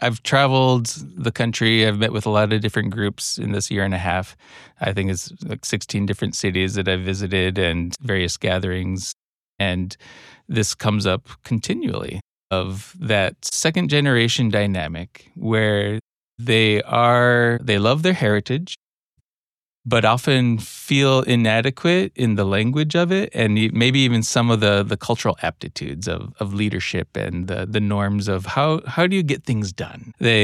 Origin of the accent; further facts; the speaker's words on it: United States; born there; My dad's Cuban. I was born in the United States.